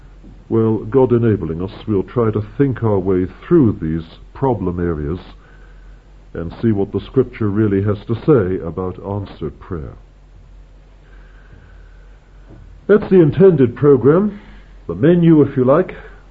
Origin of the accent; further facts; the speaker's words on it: England, United Kingdom; being an Englishman here in Scotland